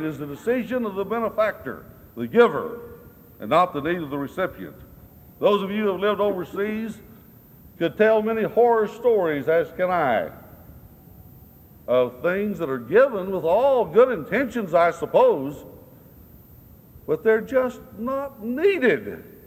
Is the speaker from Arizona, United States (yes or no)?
yes; Arizona, United States; I had the privilege of growing up near the Mexican border in the state of Arizona. And as a very small child, I attended a school that was primarily Hispanic.